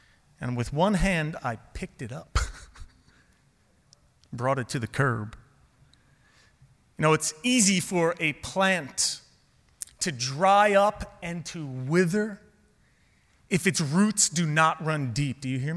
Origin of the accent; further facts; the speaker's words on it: New York City, New York, United States; You know, growing up in New York City, you don't get a lot of opportunities to take up gardening.